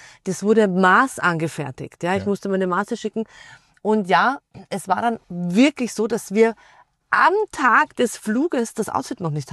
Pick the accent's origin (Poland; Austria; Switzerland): Austria; Wir als Österreicher waren zu viert